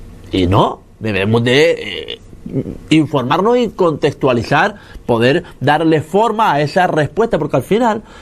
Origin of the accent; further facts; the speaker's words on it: Canary Islands, Spain; Yo soy de aquí, yo soy de España. Una cosa que yo soy español, o sea, canario, español, yo soy, primeramente soy español, porque evidentemente nací en España. Soy canario porque nací en Gran Canaria, pero yo me considero ciudadano del mundo